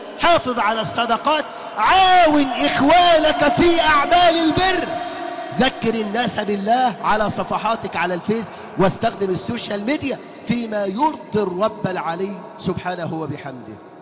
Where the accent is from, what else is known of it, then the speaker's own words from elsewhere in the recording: Egypt; بلادنا مصر